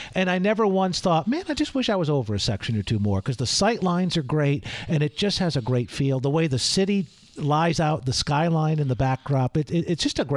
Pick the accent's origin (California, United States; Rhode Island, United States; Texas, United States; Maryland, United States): Rhode Island, United States; Providence; We lived 45 minutes from Boston. I grew up just outside of Providence, Rhode Island.